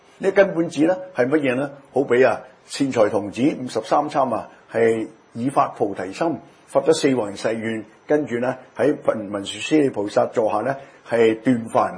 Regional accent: Guangdong, China; 我哋廣東人講講得幾嘴啊

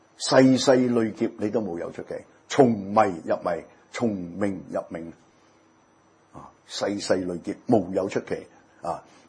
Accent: Hong Kong; 我哋香港人叫做你要執生啦

